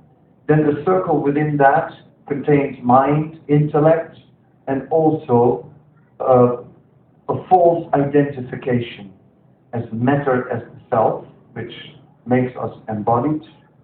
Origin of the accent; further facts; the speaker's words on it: Netherlands; After all, I'm not from India, you know, I wasn't born in India. I'm from the Netherlands, and it's a very different kind of place.